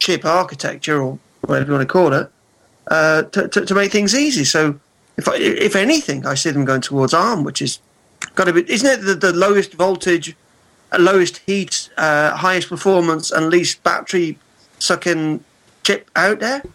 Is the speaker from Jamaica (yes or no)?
no; United Kingdom; I'm a British